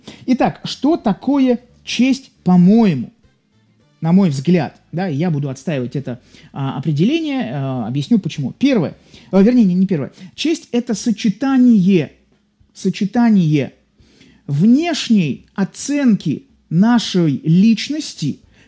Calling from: Saint Petersburg, Russia; я вас приветствую из Санкт-Петербурга.

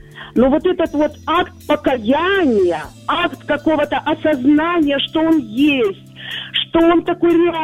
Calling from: Yalta, Crimea, Ukraine; Я из Ялты вам звоню.

